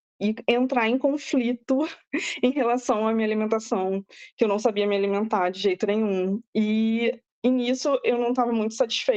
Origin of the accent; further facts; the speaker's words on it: Rio de Janeiro, Brazil; eu sou do Rio de Janeiro, então como que a gente faz para sobreviver aqui